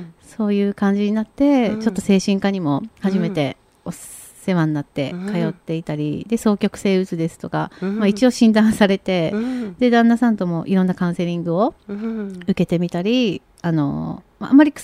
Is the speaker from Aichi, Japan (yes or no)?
no; Hiroshima, Japan; now in Tokyo, Japan; そうですね、出身は広島なんですけれど、うん、ちょっと母も離婚したり、うん、いろいろな関係で今東京に一人で仕事をしているので